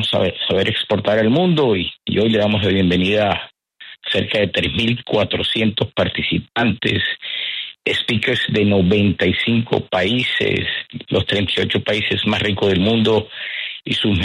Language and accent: Spanish; Barranquilla, Atlántico, Colombia; estamos muy orgullosos como barranquilleros, como colombianos